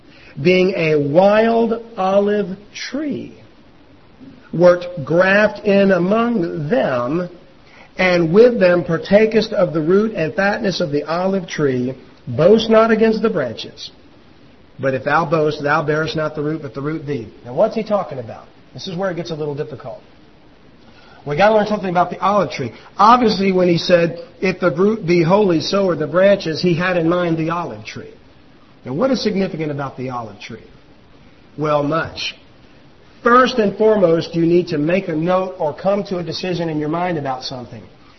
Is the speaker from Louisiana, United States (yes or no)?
yes; Louisiana, United States; And see, even I knew that, and I'm from Louisiana.